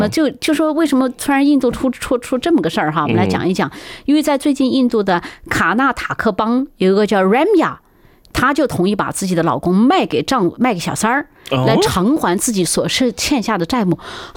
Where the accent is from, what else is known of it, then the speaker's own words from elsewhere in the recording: Chongqing, China; 我其实是重庆人